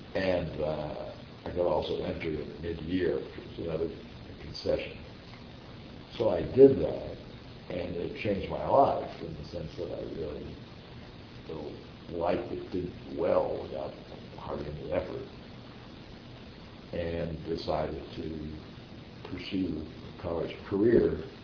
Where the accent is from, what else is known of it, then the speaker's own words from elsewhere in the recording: Cincinnati, Ohio, United States; I grew up in Cincinnati, Ohio, and my background would be classified as blue collar, with an ethnic context of German and Irish.